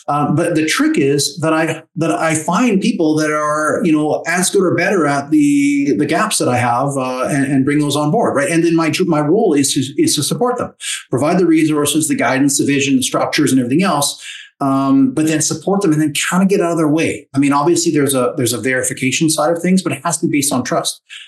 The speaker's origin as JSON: {"language": "English", "country": "Canada", "said": "as a Canadian"}